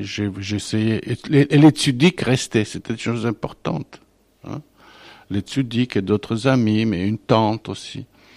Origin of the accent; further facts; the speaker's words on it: Bessarabia, Moldova; moved away; Ce jour-là, quand nous avons quitté la Bessarabie.